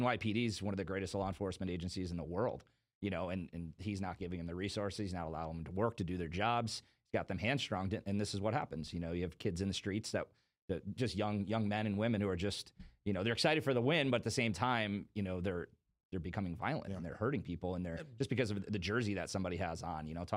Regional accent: New York, United States; I saw that as a New Yorker.

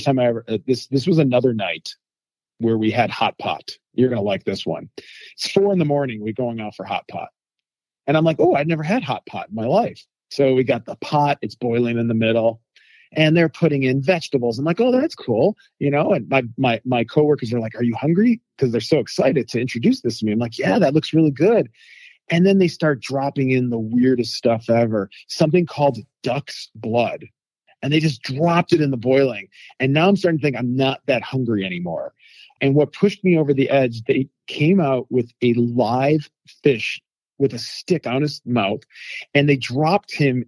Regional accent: United States; Growing up in America, there's Chinese American food, and that's all we thought was Chinese food.

